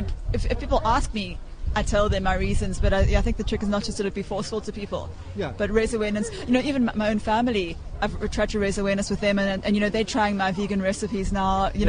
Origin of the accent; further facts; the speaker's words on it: South Africa; I come from South Africa where it's a huge meat-eating community.